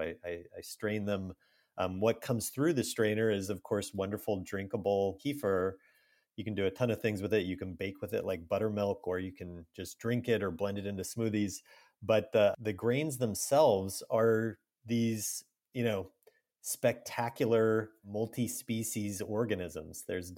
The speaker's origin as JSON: {"language": "English", "region": "California", "country": "United States", "said": "But since I'm from California, I'll probably say kefir."}